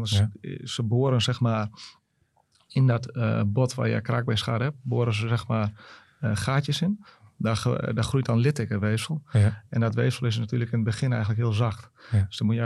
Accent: Smilde, Drenthe, Netherlands; Ik voelde me ook een Drentse jongen. Ik ben een jongen uit Smilde, een dorpje onder Assen.

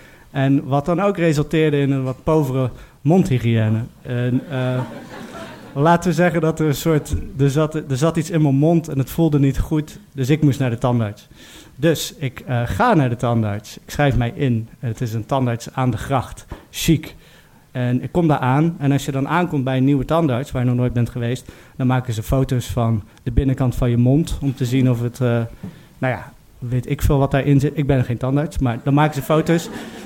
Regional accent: Zeeland, Netherlands; ik kom uit Zeeland. Ik ben de zoon van een dierenwinkelier.

